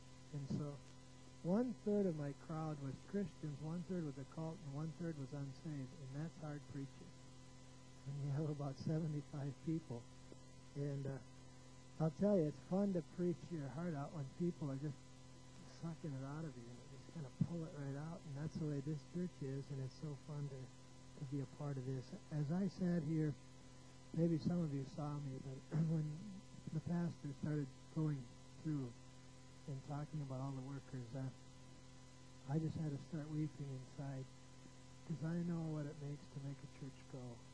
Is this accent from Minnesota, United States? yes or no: yes; St. James, Minnesota, United States; I grew up in St. James, Minnesota